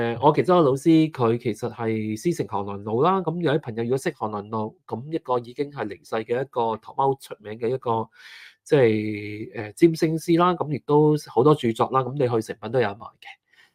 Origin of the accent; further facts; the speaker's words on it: Hong Kong; 虽然你话我系香港人